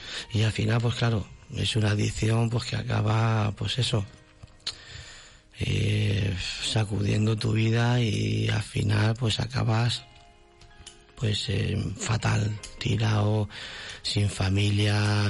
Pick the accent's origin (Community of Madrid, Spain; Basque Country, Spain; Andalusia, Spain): Community of Madrid, Spain; Madrid; Sí, yo soy de Madrid.